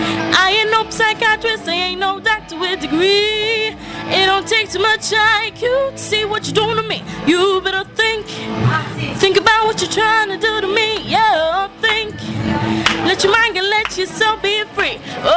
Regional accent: Malta; I come from Malta.

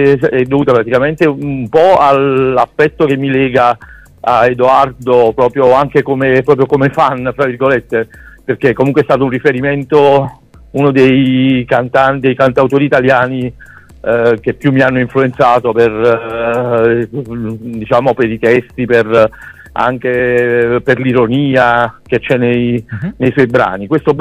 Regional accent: Naples, Campania, Italy; la band, che appunto siamo tutti di Napoli

